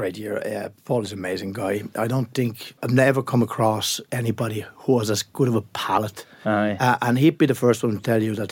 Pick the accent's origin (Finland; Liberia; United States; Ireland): Finland; I was back from England, and I was in a local back home on the west coast of Finland, Irish bar.